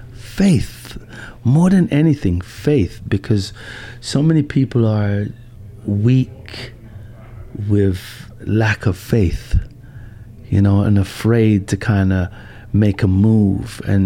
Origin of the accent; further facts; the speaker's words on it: Lewisham, London, United Kingdom; Southeast London, yeah.